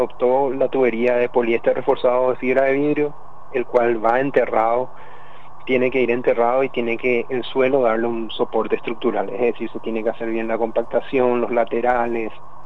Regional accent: Paraguay; el deber que nos toca como paraguayos.

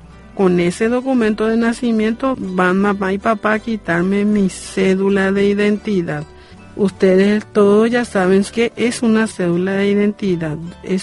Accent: Paraguay; born there; todos estamos en Paraguay y los que nacimos aquí en Paraguay somos paraguayos.

